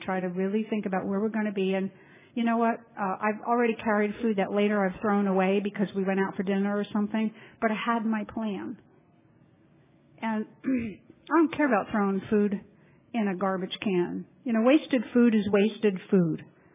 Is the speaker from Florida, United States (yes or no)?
yes; Orlando, Florida, United States; now in Titusville, United States; Because I grew up in OA in Central Florida, Orlando, and you could go to a meeting every day there. Well, now I'm living in the sleepy little town, Titusville